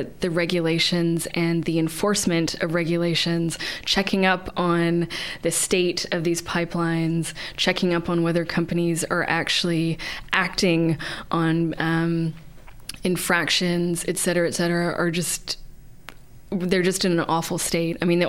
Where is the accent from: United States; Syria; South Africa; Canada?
Canada; British Columbia; Of course, as a British Columbian, I mean, the Great Bear Rainforest is inimitable.